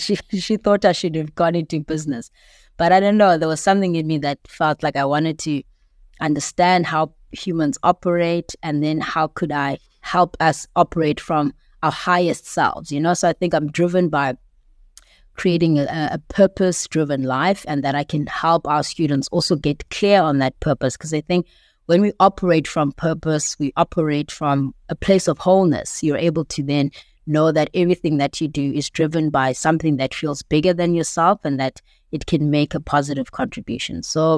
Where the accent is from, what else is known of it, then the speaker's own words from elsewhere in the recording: Butterworth, Eastern Cape, South Africa; I grew up in the Eastern Cape in South Africa, a small town called Butterworth.